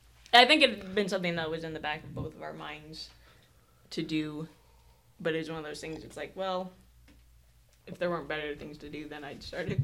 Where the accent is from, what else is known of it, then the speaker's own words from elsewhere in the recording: Highland, United States; So I'm from Highland. Kind of moved around a lot, but made Highland my home. Graduated from high school in Highland.